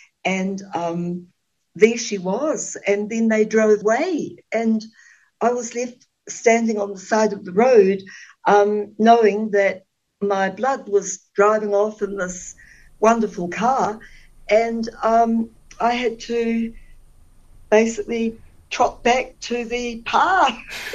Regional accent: Ohinemutu, Bay of Plenty, New Zealand; and I grew up here in Ohinamutu.

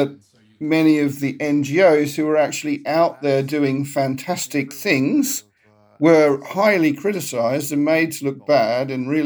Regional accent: Australia; also born or lived in Papua New Guinea; Yeah, so I grew up in Australia and then Papua New Guinea.

